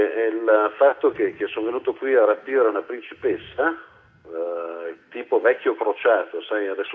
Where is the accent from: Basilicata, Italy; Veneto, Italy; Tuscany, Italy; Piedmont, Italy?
Veneto, Italy; Ma sono anche veneto